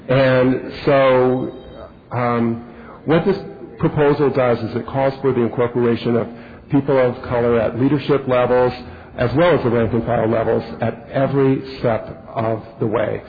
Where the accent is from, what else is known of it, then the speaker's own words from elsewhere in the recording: New York, United States; I'm from the New York listening area